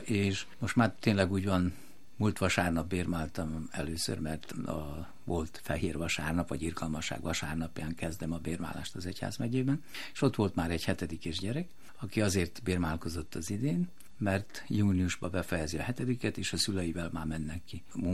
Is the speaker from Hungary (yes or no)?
no; Serbia; én Szerbiából jövő magyar vagyok